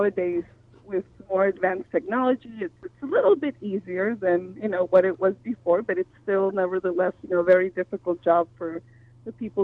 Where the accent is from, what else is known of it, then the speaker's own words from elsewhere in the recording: Watsonville, California, United States; born there; I'm first generation, born in Watsonville, and my family comes from Mexico